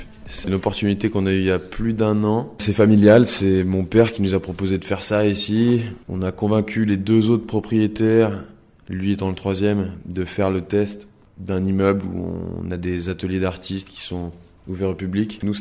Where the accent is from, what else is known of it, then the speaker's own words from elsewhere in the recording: Lyon, Auvergne-Rhône-Alpes, France; born there; moved away; Je suis né à Lyon, je suis parti de Lyon en 2003 ou 2004.